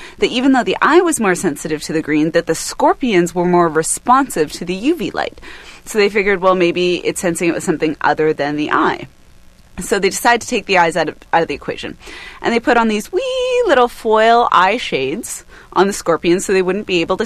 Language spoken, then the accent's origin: English; British Columbia, Canada; where I grew up in the South Okanagan